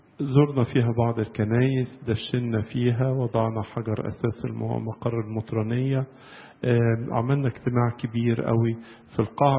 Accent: Egypt; بس هذه السيدة تعلمت في جامعة القاهرة عندنا في مصر هنا

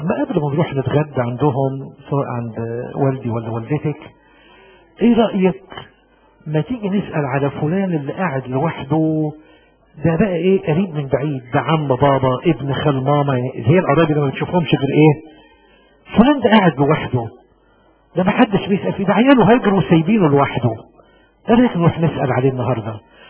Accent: Egypt; احنا يوم الاجازه بتاعتنا كمصريين هو يوم الخمول والكسل

